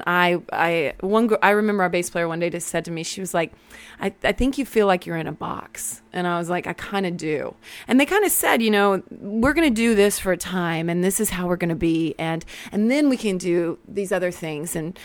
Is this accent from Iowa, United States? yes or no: no; Killeen, Texas, United States; I liked growing up in Killeen because it was an Army town.